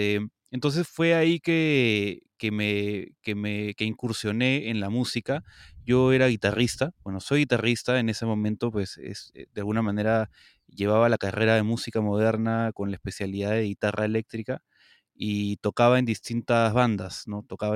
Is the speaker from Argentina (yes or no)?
no; Lima, Peru; soy limeño, soy, digamos, productor musical